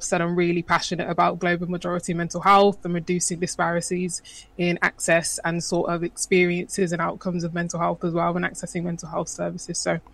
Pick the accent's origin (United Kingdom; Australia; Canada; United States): United Kingdom; Birmingham, West Midlands; I'm from Birmingham and I'm proud to be a Brummie.